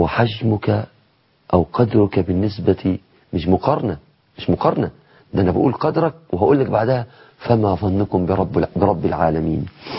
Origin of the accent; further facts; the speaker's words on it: Mansoura, Dakahlia, Egypt; في عندنا في المنصورة حديقة بسيطة قوي